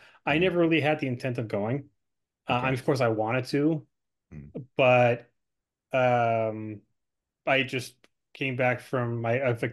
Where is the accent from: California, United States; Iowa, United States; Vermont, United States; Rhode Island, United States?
California, United States; Los Angeles; also born or lived in Netherlands; But Netherlands, like I'm Dutch. I was born in Netherlands. I only lived there until I was 6 months old and I moved to Los Angeles.